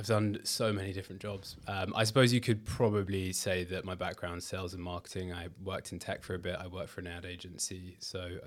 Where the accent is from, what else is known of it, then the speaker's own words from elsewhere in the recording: London, United Kingdom; So I grew up in Kensal Rise in Northwest London